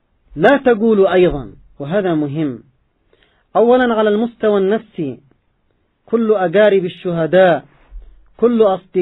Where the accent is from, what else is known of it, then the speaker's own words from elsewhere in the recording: Yemen; نرى ثماره ونرى نتاجه في هذا الزمن عندنا في اليمن